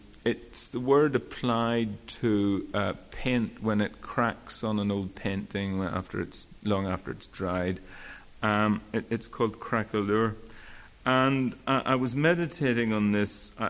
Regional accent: Belfast, Northern Ireland, United Kingdom; moved away; And I grew up in Belfast, and it's an unforgiving city if you move away from it.

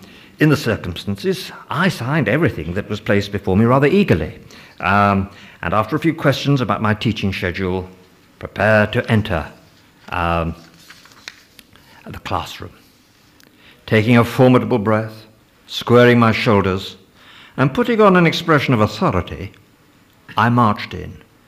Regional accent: United Kingdom; accent: British; My one immediate asset seemed to be my British voice. My peculiar accent was something, however, of a cultural barrier.

